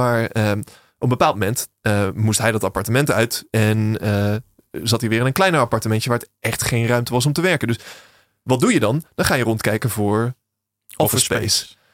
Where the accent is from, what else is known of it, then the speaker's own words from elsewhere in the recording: Netherlands; now in San Francisco, United States; Ik ben Nederlander. Ja. Waarom zitten wij in godesnaam in San Francisco?